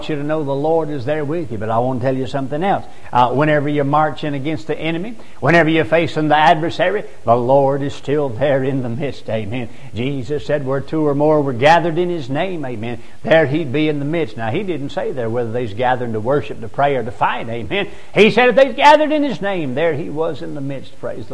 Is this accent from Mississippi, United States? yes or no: yes; Gulfport, Mississippi, United States; born there; I could have been born in South Africa. I could have been born in Ethiopia, Bangladesh, or Thailand. But I was born in Gulfport, Mississippi.